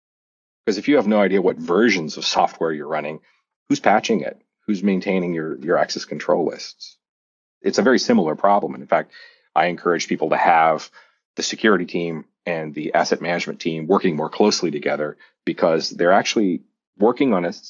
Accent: Montana, United States; I always use an analogy from when I was growing up in Montana that we used to have a garden in the backyard.

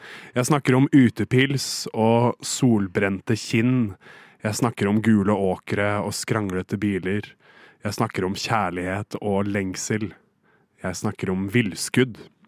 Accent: Hamar, Innlandet, Norway; musikken til folk-rock-bandet fra hjembyen min Hamar

